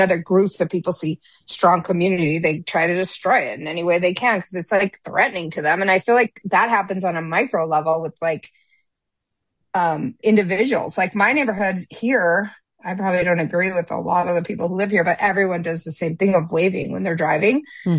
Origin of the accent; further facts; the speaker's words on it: Midwest, United States; So like I came from the Midwest where I'm like, hi, everybody.